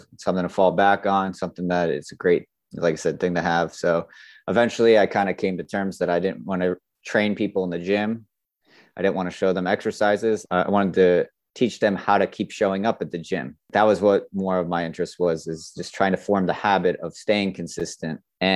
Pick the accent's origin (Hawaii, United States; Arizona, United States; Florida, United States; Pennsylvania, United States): Florida, United States; I grew up in Florida, South Florida to be exact. It's nice because it's nice and warm down there all the time.